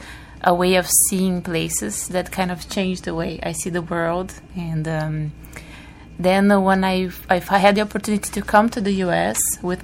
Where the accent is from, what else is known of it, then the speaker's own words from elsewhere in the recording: Brazil; I came from Brazil in a little town